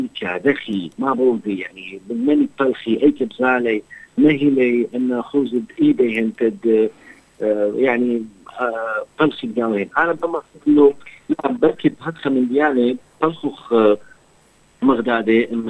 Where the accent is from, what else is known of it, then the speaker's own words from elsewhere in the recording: Libya; يعني أنا ليبي